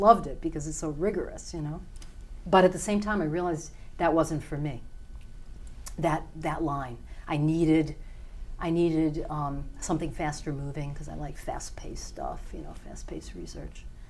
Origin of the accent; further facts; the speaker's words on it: Michigan, United States; I grew up outside of Detroit.